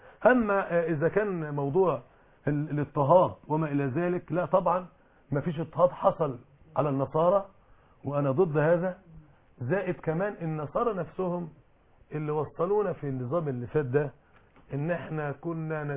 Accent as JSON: {"language": "Arabic", "country": "Egypt", "said": "اننا ننتمي كعرب من مصر إلى الإسلام الحضاري والثقافي،"}